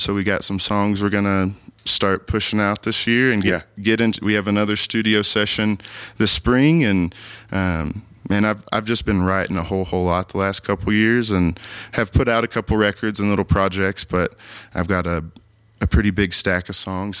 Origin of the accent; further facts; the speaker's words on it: Buffalo, Texas, United States; I actually live in the Dallas area now. I grew up in Buffalo, Texas, which is...